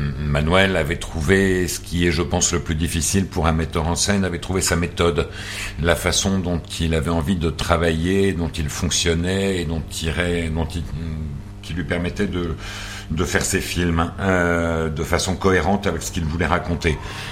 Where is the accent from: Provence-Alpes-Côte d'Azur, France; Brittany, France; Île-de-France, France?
Île-de-France, France; Paris; born there; je suis français, hein, et je suis né à Paris, les hasards de la vie.